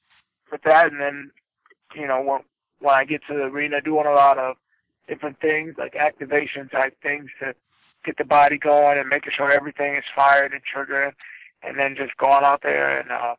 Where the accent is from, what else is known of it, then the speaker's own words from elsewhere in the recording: Dix Hills, New York, United States; Yeah, I grew up in Dix Hills, New York, right out in Long Island